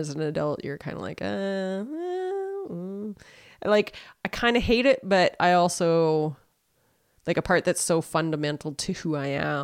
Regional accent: Saskatoon, Saskatchewan, Canada; I grew up here around Saskatoon and then moved away for, you know, 15 years.

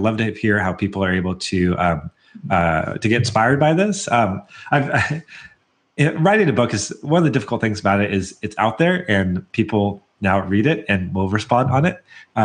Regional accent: Portland, Oregon, United States; I was like, well, I'm from the Portland area, so of course they put a bird on it.

